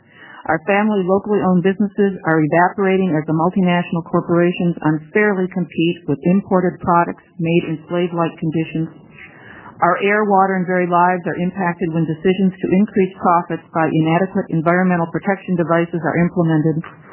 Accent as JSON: {"language": "English", "town": "Salem", "region": "Oregon", "country": "United States", "said": "from Salem, Oregon."}